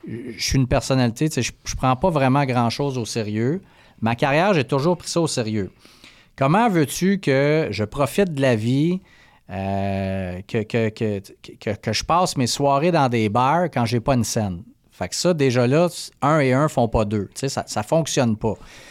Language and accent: French; Montreal, Quebec, Canada; je viens du West Island, donc j'avais une base d'anglais.